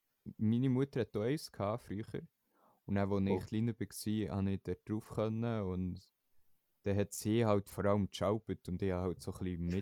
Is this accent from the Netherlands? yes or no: no; Switzerland; zum Glück bin ich Schweizer und nicht irgend so ein Schwede